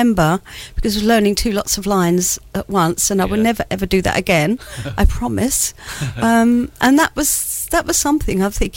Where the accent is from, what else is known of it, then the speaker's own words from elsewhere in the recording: Harlow, East of England, United Kingdom; also born or lived in London; I was born in London, but grew up in a new town, which was Harlow in Essex.